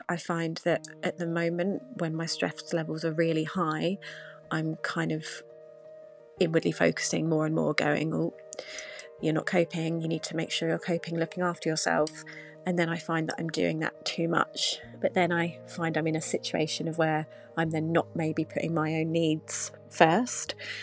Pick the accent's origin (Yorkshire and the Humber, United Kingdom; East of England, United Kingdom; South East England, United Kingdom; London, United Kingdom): East of England, United Kingdom; I'm from Suffolk, England